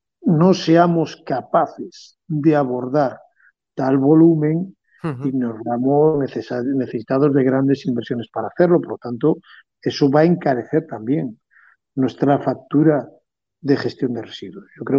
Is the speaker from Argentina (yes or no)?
no; Galicia, Spain; Yo soy gallego y en las playas gallegas es fácil encontrar un elemento plástico que está con las redes de pesca